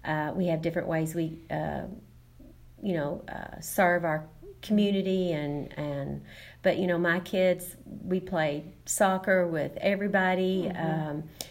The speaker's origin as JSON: {"language": "English", "town": "Owensboro", "region": "Kentucky", "country": "United States", "said": "I was from Owensboro, Kentucky"}